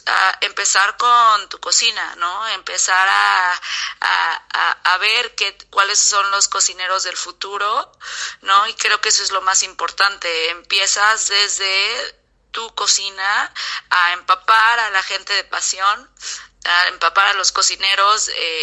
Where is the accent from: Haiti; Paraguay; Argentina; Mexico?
Mexico; yo soy mexicana 100%, mis padres también son mexicanos, mi abuela, mis abuelos, entonces yo crecí con comida, con moles, con comida mexicana